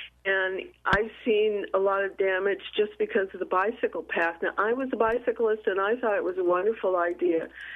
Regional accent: Albuquerque, New Mexico, United States; I'm a native Albuquerquean. I was born and raised in the North Valley. And when I was a child, I could walk to the river.

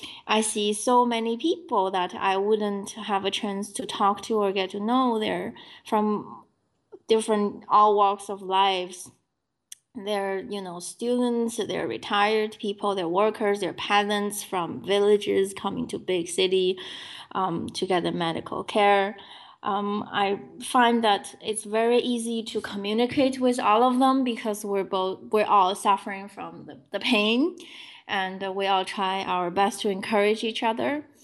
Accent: China; English is a second language; moved away as an adult; also born or lived in New York / Rome / Chicago; now in Providence, United States; I grew up in China and moved to the United States, to New York, in 2005 to study at Columbia University. That was my first city outside China.

